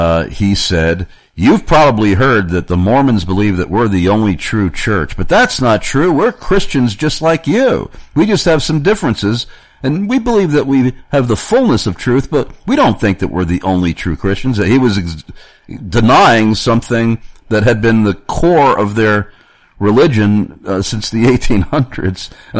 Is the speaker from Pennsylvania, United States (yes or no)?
yes; Carlisle, Pennsylvania, United States; I was walking down the street here in my hometown of Carlisle, Pennsylvania, again